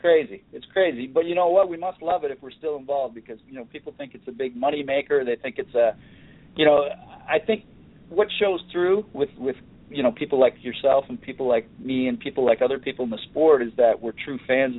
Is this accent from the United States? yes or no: no; Peterborough, Ontario, Canada; There's actually a video store in my hometown. I live in a little small town called Peterborough, Ontario, just outside of Toronto, about an hour and 45 minutes outside of Toronto.